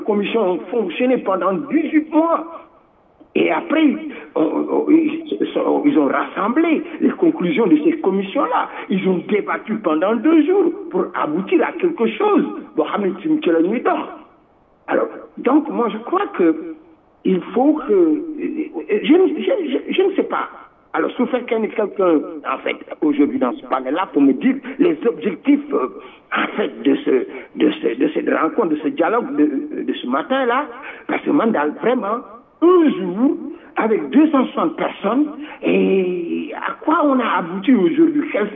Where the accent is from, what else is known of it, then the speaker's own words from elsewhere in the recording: Senegal; Et nous sommes des Sénégalais et nous sommes quelque part frappés par cette justice-là.